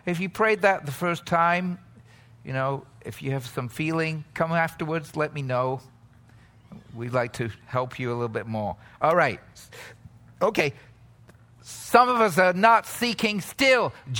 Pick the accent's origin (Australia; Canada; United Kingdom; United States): United Kingdom; England; I grew up in England. I didn't have a choice to go to church. My parents were Christians.